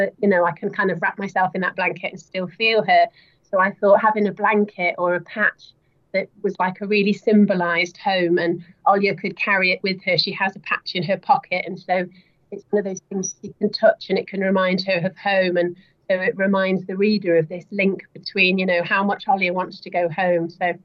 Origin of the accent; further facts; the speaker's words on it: Wales, United Kingdom; I'm personally Welsh myself. I was born there.